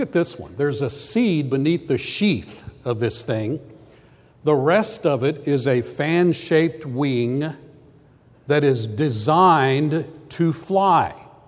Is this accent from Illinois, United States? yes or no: no; Phoenix, Arizona, United States; I grew up in Phoenix, Arizona.